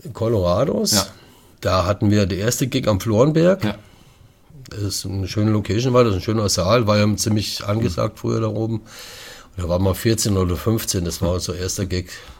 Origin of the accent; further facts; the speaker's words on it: Fulda, Hesse, Germany; Ich bin in Fulda, Johannesburg geboren.